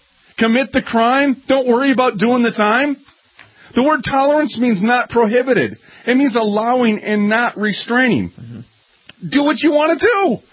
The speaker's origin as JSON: {"language": "English", "town": "Minneapolis", "region": "Minnesota", "country": "United States", "said": "A little side note, because we're from Minneapolis, that actually came from Matt Groening."}